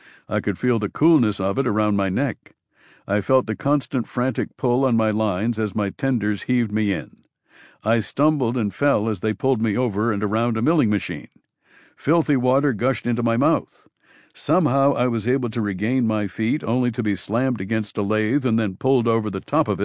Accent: Riverside, California, United States; College did not appeal to me because far too many college graduates from my hometown of Riverside, California, were pumping gas in service stations.

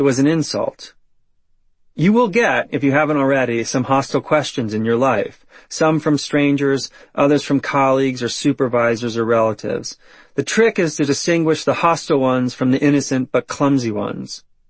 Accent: Midland Park, New Jersey, United States; I grew up in Midland Park, a blue-collar town in northern New Jersey, which was filled with plumbers, electricians, and landscapers.

